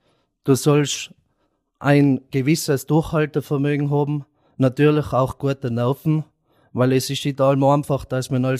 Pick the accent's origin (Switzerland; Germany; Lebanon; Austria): Austria; Mieming, Tyrol; ich komme aus Mirming, aus dem schönen Sonnenplateau Mirming, wie ihr es alle kennt. Ich bin 28 Jahre alt, bin daheim tätig am elterlichen Vollerwerbsbetrieb, seit 8 Jahren